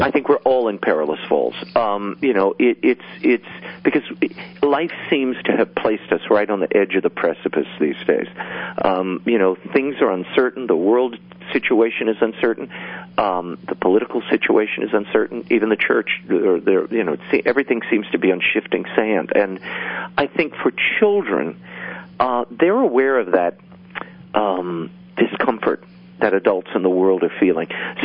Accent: New Orleans, Louisiana, United States; I grew up in New Orleans, and I went to school with the Christian Brothers in City Park.

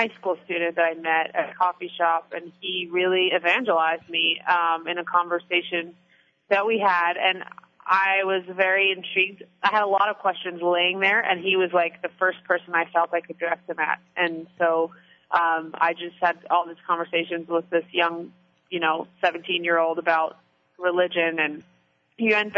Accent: New Jersey, United States; Because growing up in New Jersey, I honestly didn't know a lot of Catholics that went to Mass.

